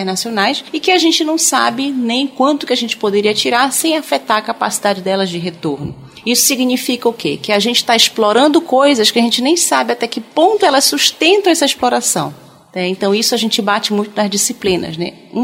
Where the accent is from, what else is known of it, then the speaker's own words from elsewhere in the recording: Santarém, Pará, Brazil; now in Bragança, Brazil; sou natural de Santarém, do Pará, né, mas estou em Belém e Bragança desde 1997, né, quando eu vim para cá para fazer a graduação. Passei no vestibular e vim para cá. Em Bragança, eu estou aqui há 12 anos